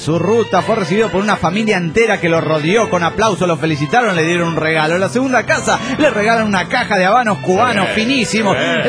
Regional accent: Tarija, Bolivia; de Tarija, Bolivia.

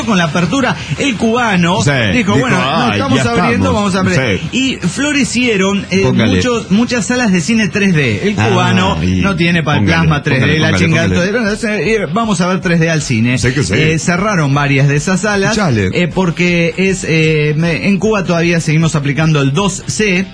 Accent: Cochabamba, Bolivia; de Cochabamba, Bolivia.

